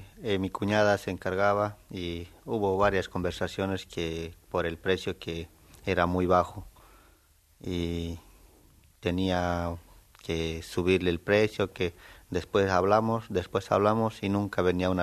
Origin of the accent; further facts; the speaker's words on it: Potosí, Bolivia; now in Argentina; No, soy de Potosí